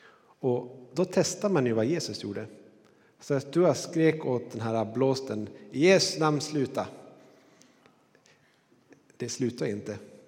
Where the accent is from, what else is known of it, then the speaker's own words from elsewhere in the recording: Granbergsträsk, Västerbotten County, Sweden; Jag kommer från norra Sverige. En liten by som heter Granbergsträsk. Kallas Gremmers. För de som är därifrån.